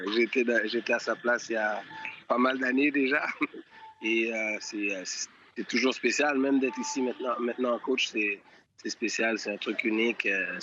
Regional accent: Haiti; Oui, on est haïtien, on est fier d'être haïtien.

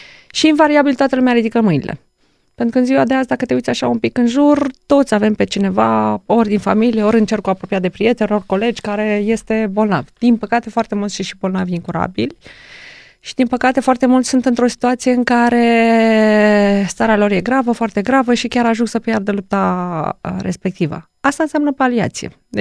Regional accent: Romania; dar zic sincer ca româncă este un pic o tristețe

